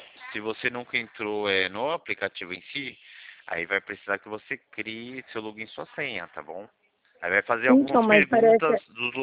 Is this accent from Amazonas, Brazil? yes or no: no; São Carlos, São Paulo, Brazil; Eu sou de São Carlos.